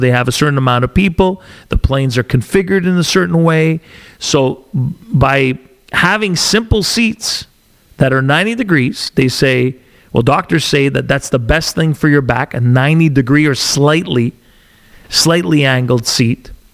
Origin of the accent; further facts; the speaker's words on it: Montreal, Quebec, Canada; And, you know, I'm from Montreal too, and you're not going to pull a quick one over me. It's like, I'm like one of you, and we're good, okay?